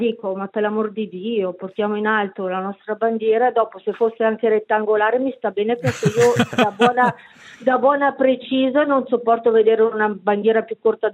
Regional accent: Ticino, Switzerland; io sono svizzera e adoro essere svizzera come adoro essere ticinese.

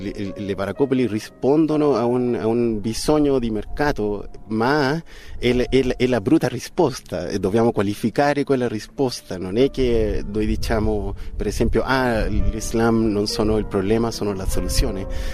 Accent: Chile; Italian is a second language; io vengo dal Cile, allora la povertà urbana è qualcosa alla che io sono stato già esposto

